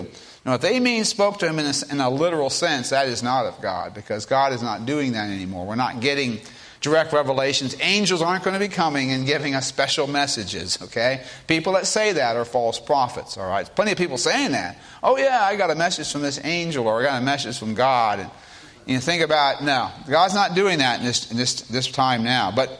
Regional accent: Miami, Florida, United States; And I grew up, you know, I grew up in Miami, Florida as a child, and we didn't have AC, you know.

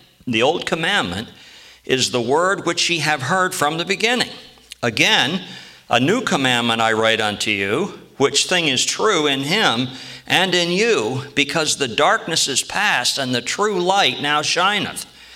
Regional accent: Watertown, New York, United States; Now, when I grew up in Watertown, New York, there was a place, believe it or not, the name of it was Jean's Beans.

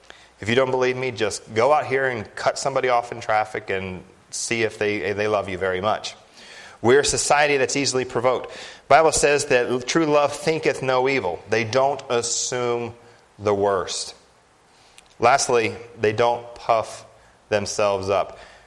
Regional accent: Mid-Atlantic, United States; I'm from the Mid-Atlantic area, a little south and west of here

